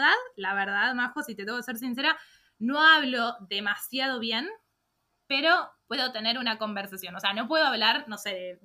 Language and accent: Spanish; Buenos Aires, Argentina; moved away as an adult; also born or lived in France; yo en realidad soy argentina, de Buenos Aires, estudié y me recibí de maestra jardinera.